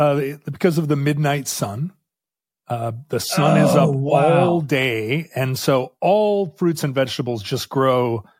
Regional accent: Alaska, United States; Growing up in Alaska, of course, blueberries are one of the main foods of bears.

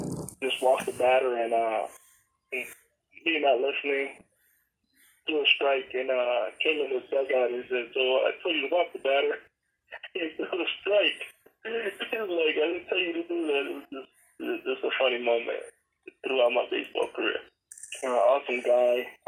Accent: Chicago, Illinois, United States; I'm from Northside, Chicago.

